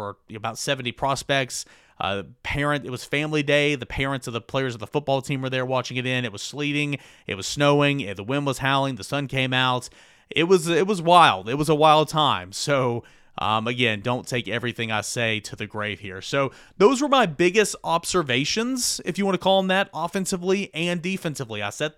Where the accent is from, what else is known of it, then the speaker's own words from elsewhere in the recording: Tennessee, United States; It has truly been a blessing and an honor to have played for my home state in Vol Nation.